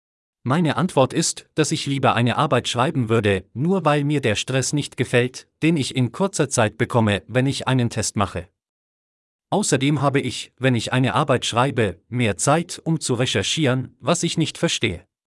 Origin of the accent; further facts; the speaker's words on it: Thailand; German is a second language; Ich komme aus Thailand.